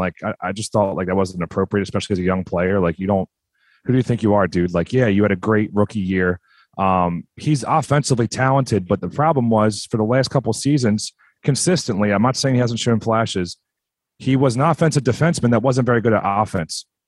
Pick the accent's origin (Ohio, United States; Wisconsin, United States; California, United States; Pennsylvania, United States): Pennsylvania, United States; Philadelphia; the lore of growing up in the Philadelphia area and being a Flyers fan.